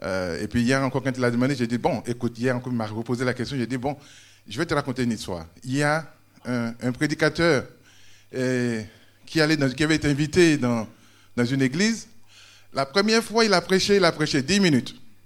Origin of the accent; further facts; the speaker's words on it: Côte d’Ivoire; comme il a dit. Je suis ivoirien d'origine.